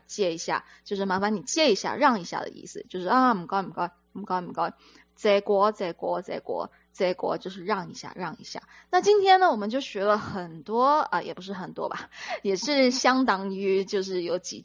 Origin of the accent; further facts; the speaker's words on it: Hong Kong; 因为我在香港长大，所以呢，我就会说啊，我有嘢要揾你